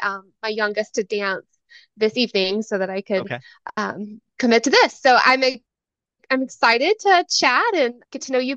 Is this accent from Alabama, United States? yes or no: yes; Alabama, United States; now in Virginia, United States; I am born and raised in Alabama.